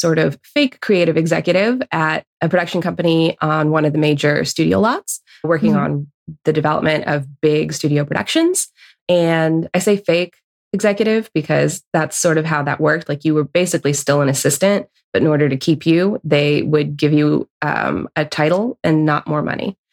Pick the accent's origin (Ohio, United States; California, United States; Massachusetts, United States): California, United States; Los Angeles; I'm from Los Angeles. I grew up surrounded by the industry.